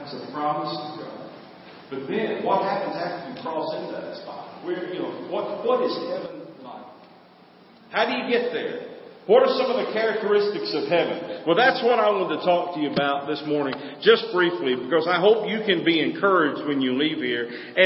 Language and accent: English; South Carolina, United States; She lived with us growing up on South Carolina.